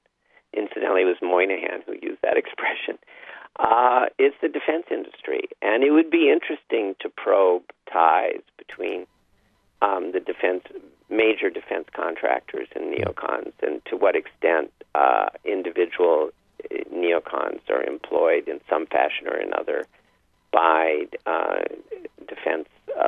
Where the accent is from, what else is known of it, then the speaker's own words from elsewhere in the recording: Seattle, Washington, United States; Oh, I'm from Seattle, so that's entirely different.